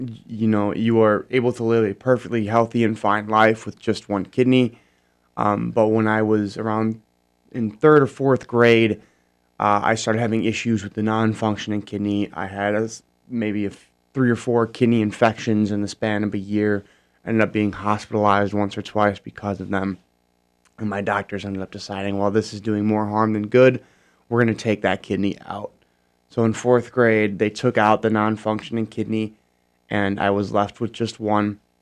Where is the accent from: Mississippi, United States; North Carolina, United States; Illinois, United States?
Illinois, United States; Glenview; now in Warsaw, United States; I was born in Glenview, Illinois, raised there. It's a suburb about 25 minutes north of Chicago.